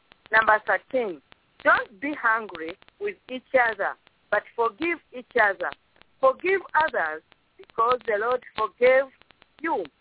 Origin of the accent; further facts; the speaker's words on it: Uganda; from Uganda.